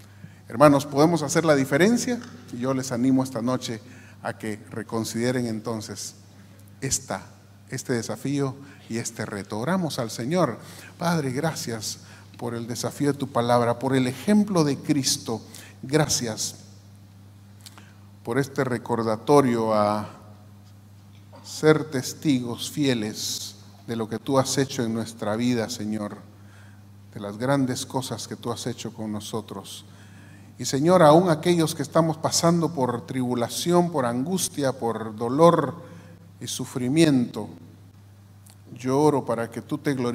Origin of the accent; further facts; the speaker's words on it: Guatemala; No las crea. Se lo pido, por favor, como guatemalteco.